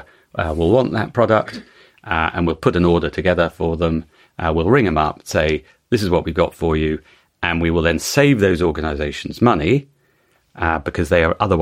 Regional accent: United Kingdom; And I have to say, as a Brit, I'm incredibly proud that we are up there in turning waste food into energy.

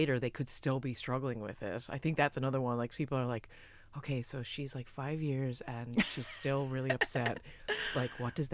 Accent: United States; because I'm American as well, and in America I feel like there's like a lot more like super tan, like super rich

